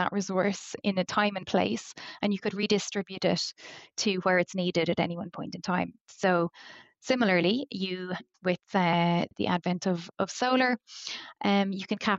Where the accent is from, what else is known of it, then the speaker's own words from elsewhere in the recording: Ireland; I come from Ireland, so a country like Ireland has absolutely enormous offshore wind resources